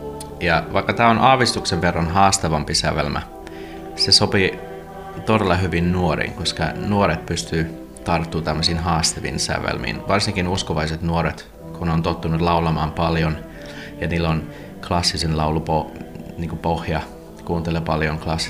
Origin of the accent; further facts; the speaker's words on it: Canada; now in Espoo, Finland; Tulin Kanadasta tänne Suomen vuonna 1996 ja valmistuin kantoriksi ja nyt toimin Espoon tuomiokirkoseurakunnassa kantorina.